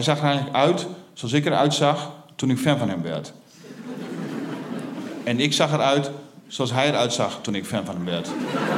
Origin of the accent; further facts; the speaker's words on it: Groningen, Netherlands; ik kom uit de Veenkolonie, ben je ruimte gewend.